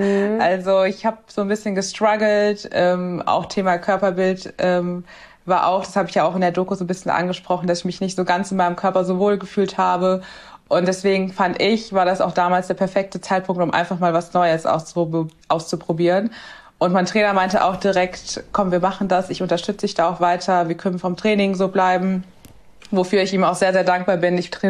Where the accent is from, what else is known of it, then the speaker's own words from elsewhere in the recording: Hesse, Germany; Ansonsten komme ich aus Mittelhessen, bin ein absoluter Familienmensch